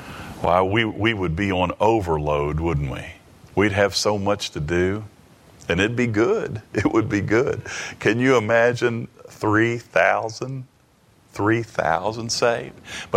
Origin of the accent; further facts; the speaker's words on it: England, United Kingdom; If we were Chinese, we'd use something else. If we were Japanese, we'd use something else. But we're English, and we use this KJV translation